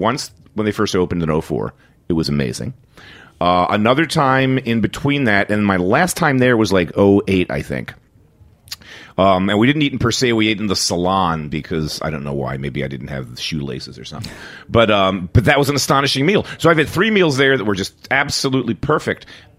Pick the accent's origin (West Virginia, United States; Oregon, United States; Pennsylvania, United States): Pennsylvania, United States; Philadelphia; I had no New York experience. I was from Philly.